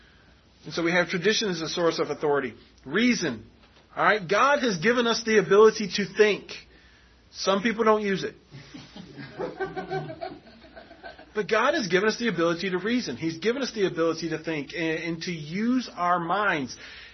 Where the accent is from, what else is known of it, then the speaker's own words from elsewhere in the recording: Florida, United States; also born or lived in New York; I have different experiences from growing up in Florida than some of you who grew up in Texas.